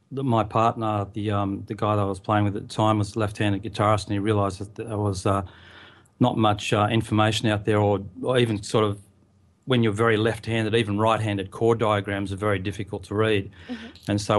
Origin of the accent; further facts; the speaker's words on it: Tasmania, Australia; You know, I grew up in Tasmania.